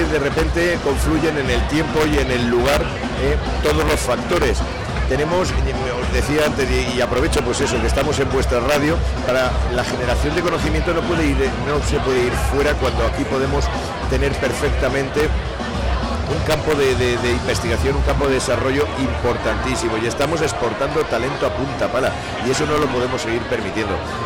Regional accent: Alicante, Valencian Community, Spain; Somos muchos los alicantinos que hemos estudiado o estudian en la UMH

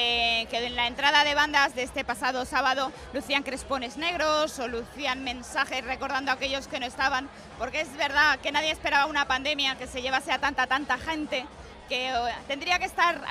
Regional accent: Alicante, Valencian Community, Spain; como carácter alicantino, para adelante como los de Alicante

